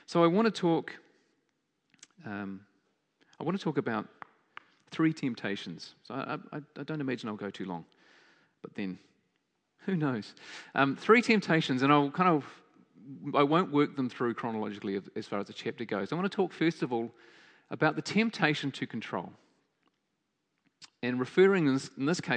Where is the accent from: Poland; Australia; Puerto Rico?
Australia; Adelaide, South Australia; Because this guy was from Bethsaida, and I'm from Adelaide. In Galilee, and that's Adelaide's in Australia.